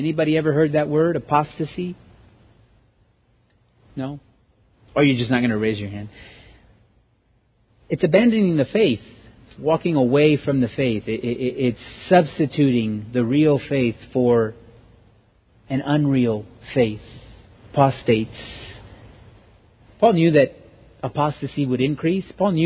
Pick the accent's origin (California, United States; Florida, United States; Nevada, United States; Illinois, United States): California, United States; I'm from California, and I thought, man, you could easily say, "You're acting a Californian. You're acting a Californian."